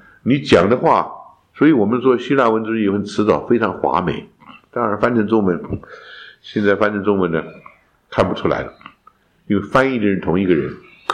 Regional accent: Fujian, China; 我们福建人啊，福建这里有啊，是挺有福建人，福建的方言多得很，是不是？很多时候一个山过去，福建山地嘛，过了山就听不懂了

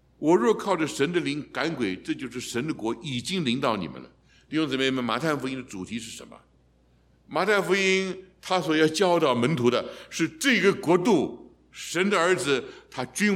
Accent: China; 当然你知道我们中国人有时候口上也不大积德，尤其广东话里面对于很多外国人一律加一鬼的名字啊

